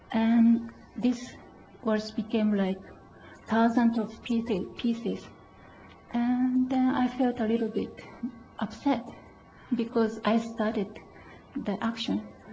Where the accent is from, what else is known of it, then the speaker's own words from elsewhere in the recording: Japan; English is a second language; Although I'm from Japan